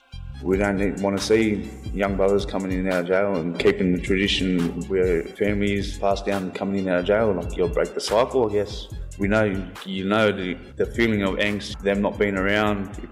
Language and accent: English; Miller, New South Wales, Australia; I'm from Miller, 2168. Dungutty, man. My dad grew up La Perouse and born and raised in Liverpool area. 35.